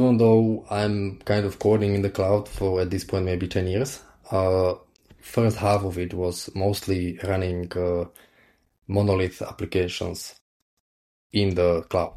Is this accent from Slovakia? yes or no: yes; Slovakia; English is a second language; Slovakia.